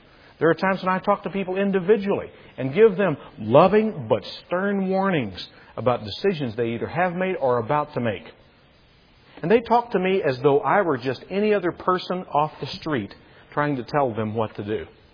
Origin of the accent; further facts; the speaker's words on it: Kentucky, United States; I was born and raised in Kentucky and we talk different up there, okay?